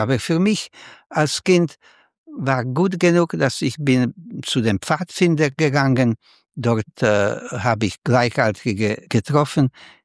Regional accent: Slovakia; German is a second language; also born or lived in Czech Republic; in meiner Kindheit in Slowakei, aber auch in Tschechien und im Militär

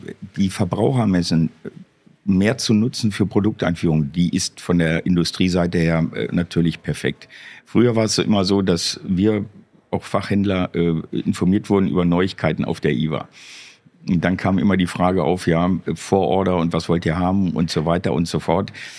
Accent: Dortmund, North Rhine-Westphalia, Germany; Als Dortmunder ist Dortmund natürlich immer gesetzt.

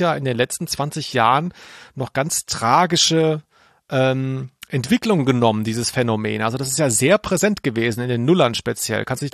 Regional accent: Baden-Württemberg, Germany; für mich als Schwabe

